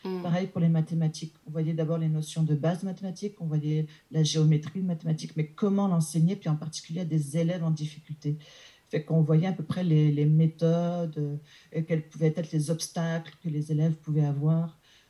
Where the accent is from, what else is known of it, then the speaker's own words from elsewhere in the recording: France; born there; je suis née en France.